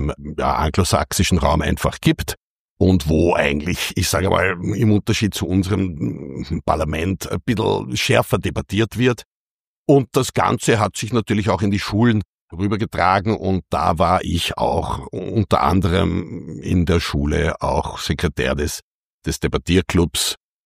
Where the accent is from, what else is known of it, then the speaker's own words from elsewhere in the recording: Vienna, Austria; born there; Nein, ich bin kein gebürtiger Oberösterreicher. Ich bin grundsätzlich geboren in Wien, aber bin auch gereist mit meinen Eltern.